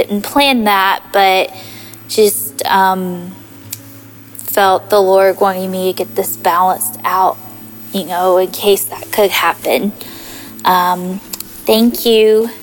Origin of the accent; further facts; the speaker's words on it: Texas, United States; I'm from Texas.